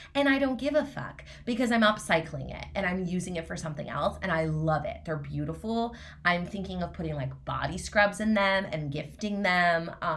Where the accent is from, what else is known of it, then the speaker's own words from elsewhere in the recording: Montreal, Quebec, Canada; now in Toronto, Canada; Like growing up in Montreal, there's so many ski hills within like 45 minutes.